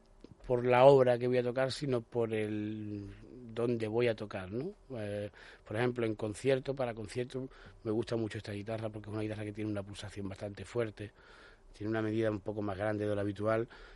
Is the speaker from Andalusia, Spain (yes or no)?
yes; Estepona, Andalusia, Spain; en aquel momento en la Casa de la Cultura de Estepona, de mi pueblo, pues la edad mínima para empezar los cursos de guitarra era 8 años